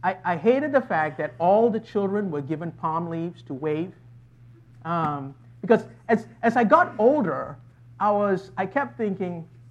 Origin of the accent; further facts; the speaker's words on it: Malaysia; When I was growing up in Malaysia, one of the things that I remember about Palm Sunday